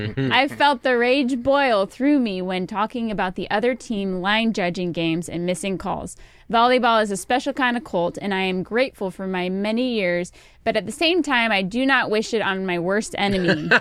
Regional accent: Cincinnati, Ohio, United States; I grew up in Cincinnati

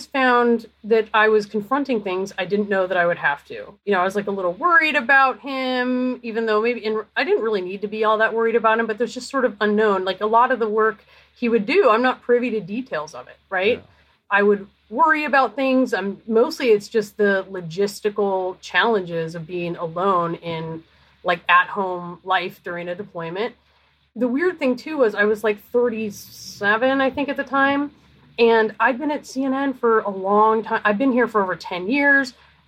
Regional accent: Canberra, Australian Capital Territory, Australia; born there; I was born in Canberra.

